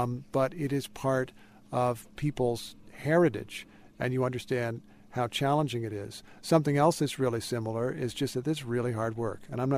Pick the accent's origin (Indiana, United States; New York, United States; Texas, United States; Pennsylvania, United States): Indiana, United States; It's a little more like my home state of Indiana.